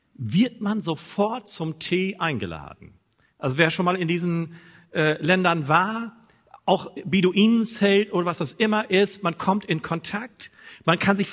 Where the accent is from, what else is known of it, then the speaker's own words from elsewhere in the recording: Lower Saxony, Germany; now in Hamburg, Germany; wohne seit 7,5 Jahren hier in Hamburg, aber ihr merkt an der Sprache, zwar Norddeutscher, aber eigentlich Ostfriese